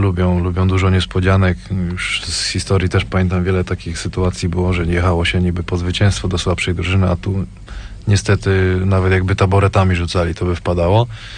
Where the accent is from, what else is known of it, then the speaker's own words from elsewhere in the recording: Wrocław, Lower Silesian Voivodeship, Poland; ale no jestem z Wrocławia, to chyba bym skłamał, gdybym powiedział, że mnie to nie interesuje.